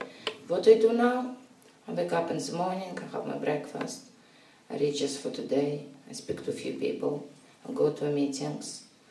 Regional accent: Russia; accent: Russian; English is a second language; now in Cambridge, United Kingdom; It's very strong Russian accent. And when I just came to Cambridge, it was just some people who used to make jokes.

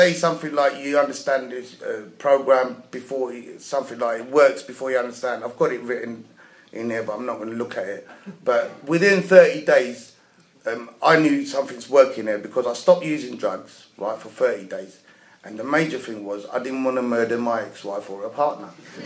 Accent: Barking, London, United Kingdom; born there; now in Ilford, United Kingdom; I was born in 1969 in Barking, and there was a lot of NF around, if anyone can remember.

